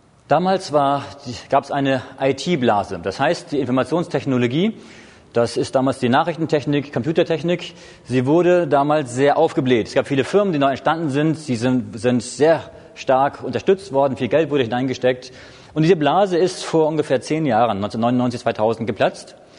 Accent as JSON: {"language": "German", "region": "Hamburg", "country": "Germany", "tie": "born there", "also_born_or_lived": "Schleswig-Holstein / Berlin", "lives_now": "Heilbronn, Germany", "said": "Und ich bin geboren in Hamburg, in Norddeutschland."}